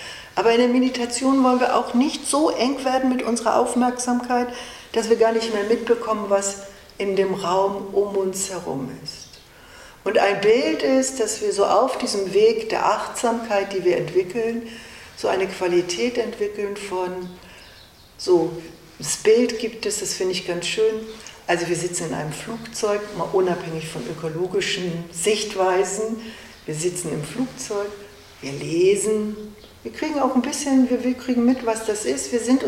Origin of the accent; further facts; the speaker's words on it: Hamburg, Germany; now in Bavaria, Germany; ich komme aus Hamburg, ich lebe in Bayern